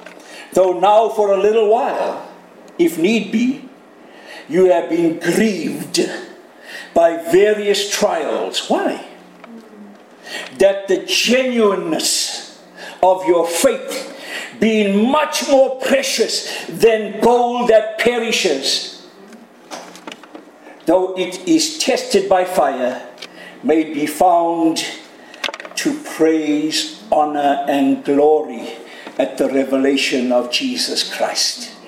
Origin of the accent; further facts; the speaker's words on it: Canada; Just kidding, I'm a Canadian too.